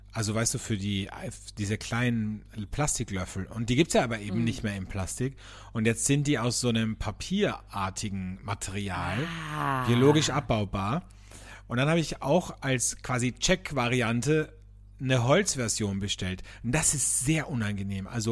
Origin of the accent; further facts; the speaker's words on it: Austria; Also wie man bei uns in Österreich sagt, a Sackerl.